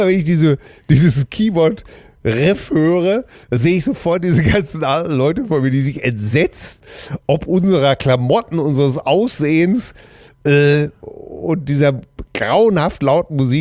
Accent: Hamm, North Rhine-Westphalia, Germany; wir kommen aus Hamm.

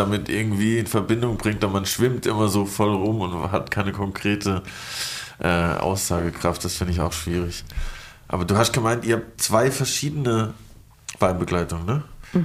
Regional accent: Baden-Württemberg, Germany; Ich komme aus Baden.

